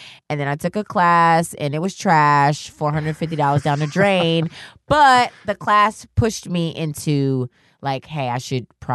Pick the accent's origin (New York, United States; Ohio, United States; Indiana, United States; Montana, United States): New York, United States; I'm from New York.